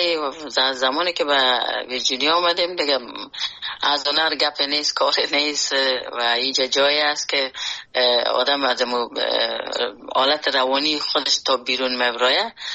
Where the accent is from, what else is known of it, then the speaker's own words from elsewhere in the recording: Afghanistan; اجتماعی افغانستان که در اوج بزرگ شدیم، در اوج کار کردیم